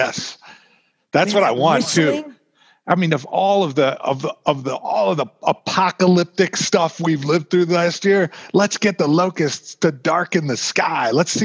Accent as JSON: {"language": "English", "town": "Whitehall", "region": "Maryland", "country": "United States", "tie": "born or raised there", "said": "I was 10 in 87 and I grew up in Whitehall, which is up 83."}